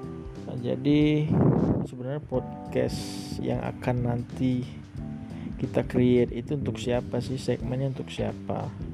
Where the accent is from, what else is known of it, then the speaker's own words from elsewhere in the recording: Palembang, South Sumatra, Indonesia; tepatnya saya dari kota Palembang, Sumatera Selatan.